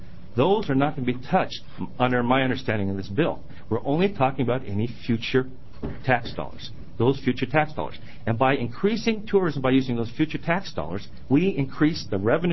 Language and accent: English; Coos Bay, Oregon, United States; I'm from Coos Bay.